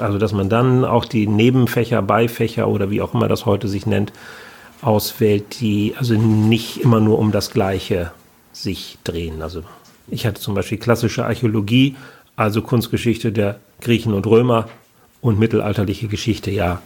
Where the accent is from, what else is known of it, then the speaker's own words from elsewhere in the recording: North Rhine-Westphalia, Germany; aus Nordrhein-Westfalen, da wo ich herkomme.